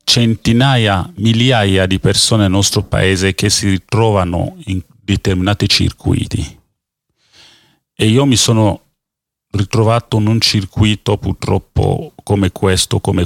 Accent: Cameroon; Italian is a second language; Il mio paese, io sono originario del Camerun, venne a partecipare alla Coppa del Mondo.

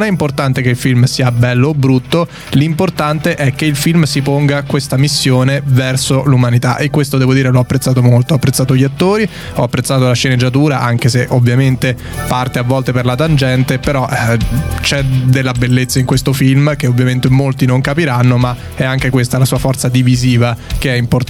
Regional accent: Rome, Lazio, Italy; E un'altra cosa, noi da romani, da proprio davanti di Roma

